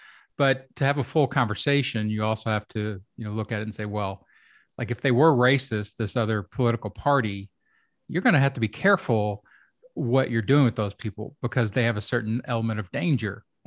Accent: Kentucky, United States; I grew up in Kentucky as I was the first person in my family to go to college. So it was a working class neighborhood, very redneck, very, you know, just off the farm.

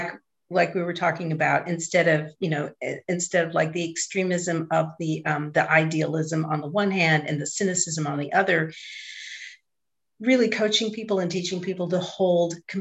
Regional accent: San Leandro, California, United States; And I think of like my experience growing up in the 70s in the San Francisco Bay Area. And even though I grew up in San Leandro, I had a lot of influence.

